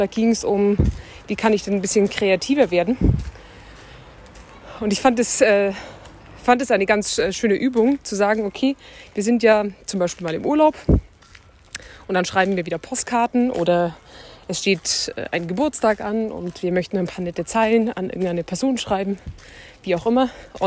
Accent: Pappenheim, Bavaria, Germany; Pappenheim ist sozusagen meine Heimat.

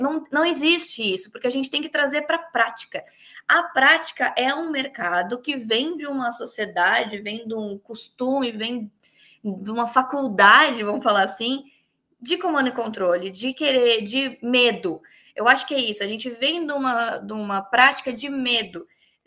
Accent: Rio Grande do Sul, Brazil; eu sempre coloco que eu sou gaúcha

